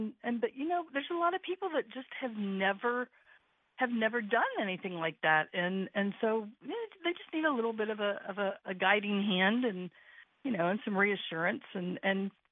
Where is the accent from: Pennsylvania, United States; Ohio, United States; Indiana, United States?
Ohio, United States; I'm actually originally from Ohio.